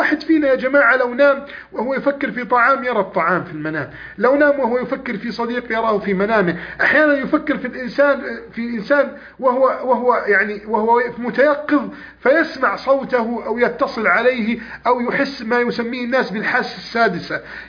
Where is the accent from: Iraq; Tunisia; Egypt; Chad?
Egypt